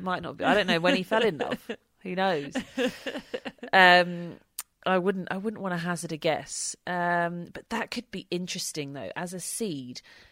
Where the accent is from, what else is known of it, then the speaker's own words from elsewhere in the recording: United Kingdom; for me being British